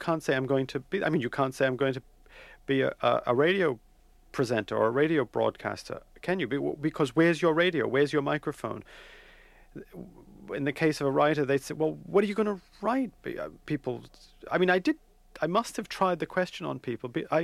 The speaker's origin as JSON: {"language": "English", "town": "Medford", "region": "Massachusetts", "country": "United States", "tie": "born or raised there", "said": "I grew up in Medford, Massachusetts."}